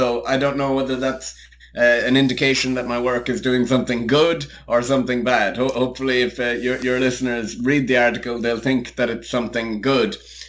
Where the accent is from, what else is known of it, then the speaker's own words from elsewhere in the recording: Ireland; moved away as an adult; now in England; I moved from Ireland to England in 2011 to study English and education for an undergraduate degree.